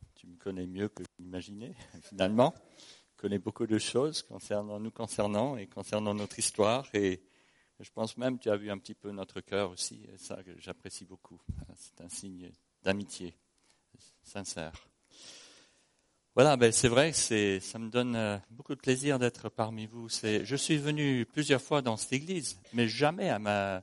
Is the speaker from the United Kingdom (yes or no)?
yes; England, United Kingdom; French is a second language; now in France; d'abord, je suis anglais. Voilà, donc je suis anglais